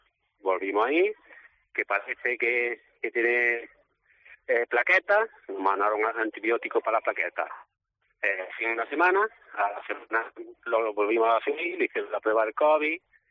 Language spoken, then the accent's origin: Spanish; Martos, Andalusia, Spain; nosotros somos de Marto, de un pueblo de Jaén